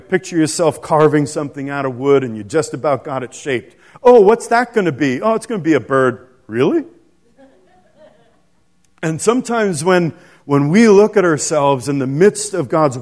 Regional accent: New York City, New York, United States; Trade Center, was still smoldering, and I could see that, and it was heartbreaking. You know, it was my hometown.

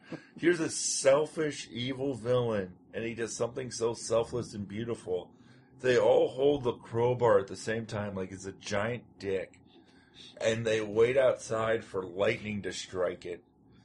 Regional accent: New York, United States; I'm opening for Chris Hardwick May 1st through the 3rd at Caroline's in New York. So you can see me in my hometown.

